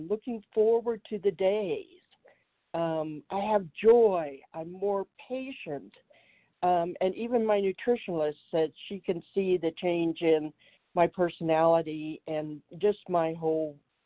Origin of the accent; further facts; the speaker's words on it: Colorado, United States; I am from Colorado